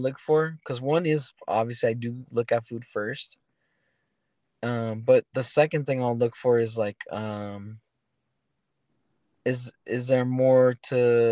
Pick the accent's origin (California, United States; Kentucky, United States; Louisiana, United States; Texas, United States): California, United States; Pacoima; a lot of the streets reminded me of the streets in my neighborhood that I grew up in Pacoima.